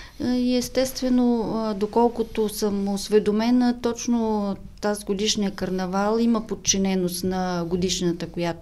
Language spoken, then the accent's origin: Bulgarian; Gabrovo, Gabrovo Province, Bulgaria; тъй като ние габровци винаги сме носили в душата си така тази характерност, да се шегуваме и със самите себе си.